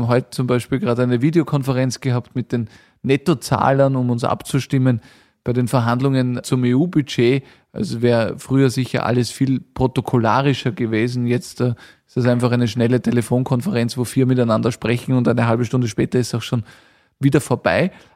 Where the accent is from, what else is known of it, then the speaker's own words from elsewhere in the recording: Austria; urlaubt ganz gern auch bei uns in Österreich